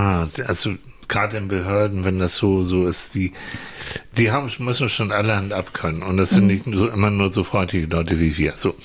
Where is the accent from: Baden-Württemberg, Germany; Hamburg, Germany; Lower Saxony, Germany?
Hamburg, Germany; Vierlande; ich bin ja auf dem Land groß geworden, so in Vierland, in der Nähe von Hamburg.